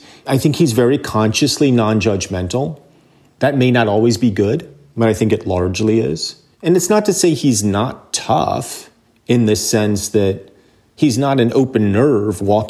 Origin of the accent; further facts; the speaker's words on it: New Jersey, United States; better citizens than the people that I grew up with in New Jersey in the 1980s.